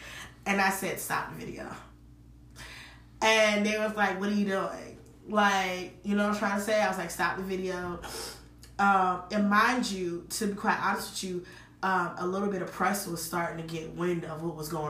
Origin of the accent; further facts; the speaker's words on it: Baltimore, Maryland, United States; So you know, I'm from Baltimore, Maryland.